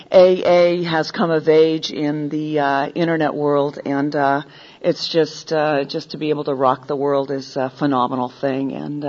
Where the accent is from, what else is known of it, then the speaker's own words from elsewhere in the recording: California, United States; You know, I was the youngest of seven. I grew up in the Bay Area, and it was a normal household.